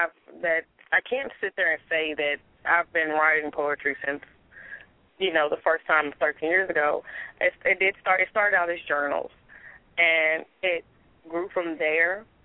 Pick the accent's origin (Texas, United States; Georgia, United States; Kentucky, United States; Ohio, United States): Kentucky, United States; Hopkinsville; But I'm 27, originally from Hopkinsville, Kentucky, and I'm not married.